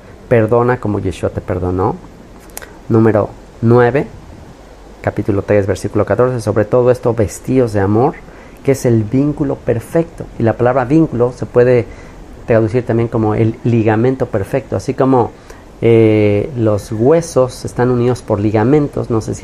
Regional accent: Mexico; Soy mexicano

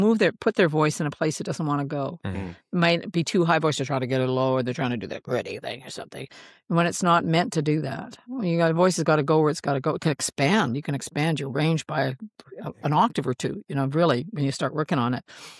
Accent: Saskatchewan, Canada; I grew up in Saskatchewan with a public transit is pretty feeble

